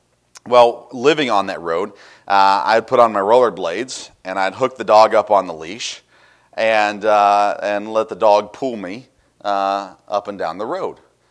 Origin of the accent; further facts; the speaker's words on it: Tennessee, United States; I was a kid from Tennessee who really never ice skated much until I went to Wisconsin